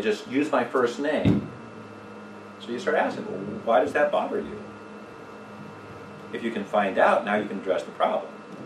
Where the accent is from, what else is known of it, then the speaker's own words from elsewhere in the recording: California, United States; growing up in California, it's Mexican Spanish that I've heard all my life